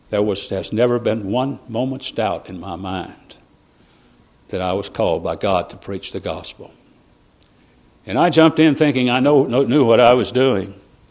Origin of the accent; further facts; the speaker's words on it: United States; But I'm an American. And I'm an American before anything else.